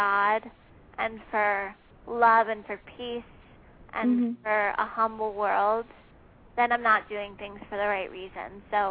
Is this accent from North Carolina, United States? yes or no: no; Allentown, Pennsylvania, United States; They're from Allentown, Pennsylvania, which is my hometown, actually.